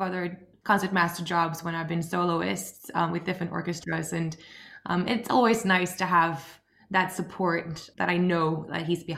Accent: Norway; And we grew up just outside Oslo in Norway.

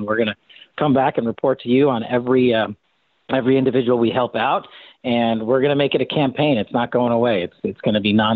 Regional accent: New York, United States; born and raised as a New Yorker, this one strikes at home.

